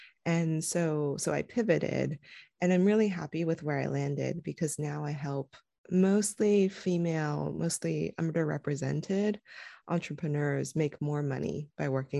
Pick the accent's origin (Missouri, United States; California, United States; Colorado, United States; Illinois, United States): California, United States; But I grew up in California, and there's a large immigrant population in California.